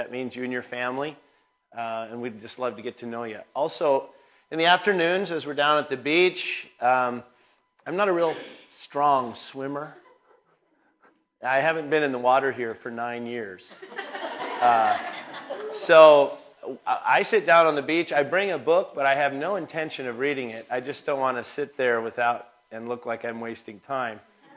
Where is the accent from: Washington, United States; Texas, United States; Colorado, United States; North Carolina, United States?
Washington, United States; Spokane; My own journey is that I grew up in Spokane, Washington, where Gonzaga University is.